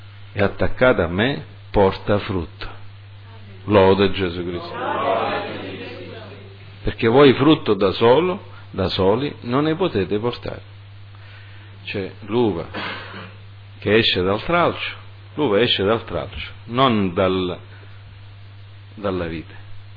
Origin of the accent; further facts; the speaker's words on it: United States; io che ero, che sono cresciuto in America